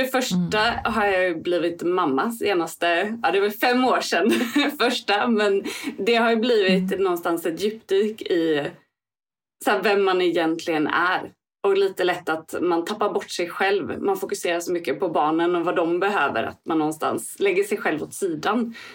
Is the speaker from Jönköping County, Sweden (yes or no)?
yes; Jönköping, Jönköping County, Sweden; Jag var ganska inne i Svenska kyrkan ett tag. Jag kom från Jönköping.